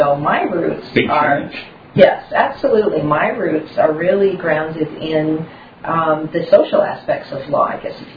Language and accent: English; Vermont, United States; And I'm from Vermont. That's correct. Yeah, I've been practicing law in Vermont since 1989.